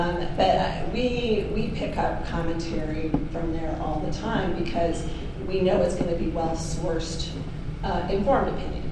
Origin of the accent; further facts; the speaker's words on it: Ames, Iowa, United States; a shooting in Ames, which is my hometown, 40 miles north of here